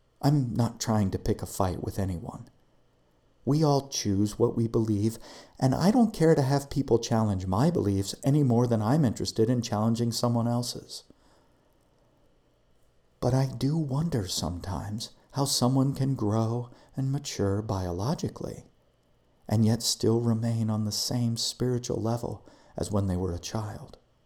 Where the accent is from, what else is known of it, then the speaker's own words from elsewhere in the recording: United States; I'm an American.